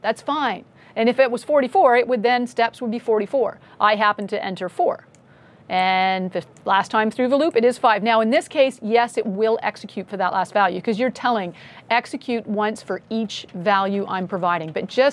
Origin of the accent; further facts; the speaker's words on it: Canada; But I'm a Canadian, so I'm spelling it with a U.